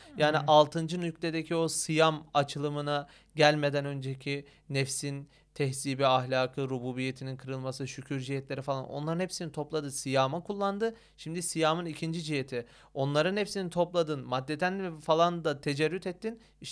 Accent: Terme, Samsun, Turkey; Ben Samsun Terme'liyim.

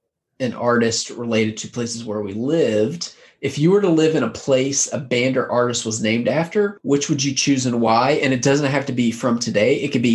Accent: West Virginia, United States; Well, I mean, first off, so I'm from West Virginia, so it's not like we have a wealth of of artists to choose from.

